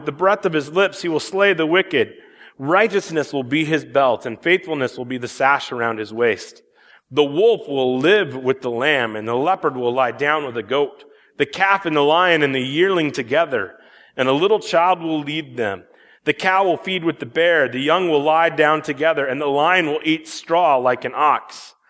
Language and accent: English; Iowa, United States; If you don't know, growing up in Iowa, Iowa is one of the first states to vote.